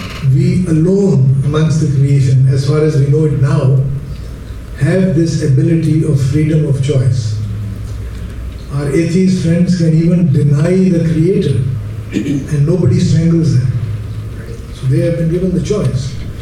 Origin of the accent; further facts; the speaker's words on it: Pakistan; My background is nuclear and space. I'm a visitor from Pakistan.